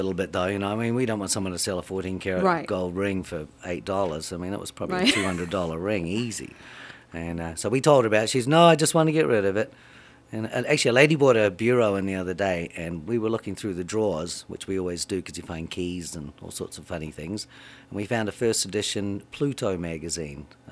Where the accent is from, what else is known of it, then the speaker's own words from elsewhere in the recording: New Zealand; Well, I'm being from New Zealand. We've been green since about 1930.